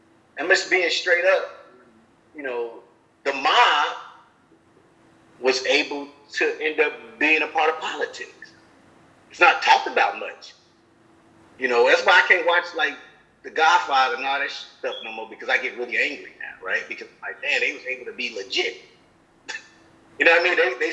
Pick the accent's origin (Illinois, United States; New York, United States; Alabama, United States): Illinois, United States; Chicago; And I'm from Chicago. That's the reason why I got into the movie.